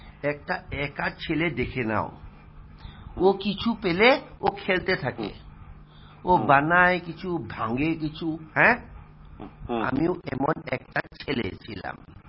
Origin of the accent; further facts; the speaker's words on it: Assam, India; first language Assamese; Bangla is a second language; আর দেখো আমি তো অসমিয়া, আমি এত বাংলা বলতে পারি না